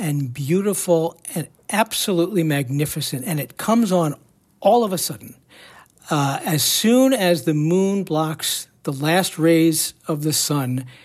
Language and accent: English; Colorado, United States; That one will go from California to Florida and will cross my home state of Colorado.